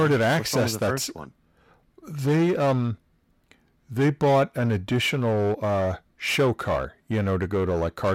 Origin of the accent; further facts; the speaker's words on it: New England, United States; I'm from New England, and we don't pronounce things quite right. We say wicked a lot, too.